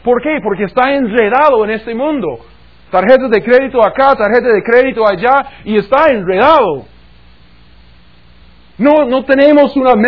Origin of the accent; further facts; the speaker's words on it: Missouri, United States; Spanish is a second language; Yo soy un gringo del estado de Missouri.